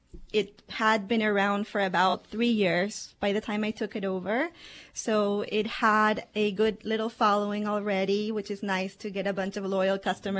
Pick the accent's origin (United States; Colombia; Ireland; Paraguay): Paraguay; English is a second language; I'm from South America, a small country called Paraguay.